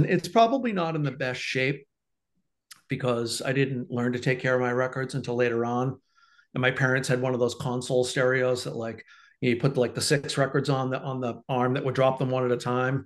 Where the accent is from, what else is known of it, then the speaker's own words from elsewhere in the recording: Quincy, Massachusetts, United States; I grew up in Quincy, and the local once a week town paper was the Quincy Sun.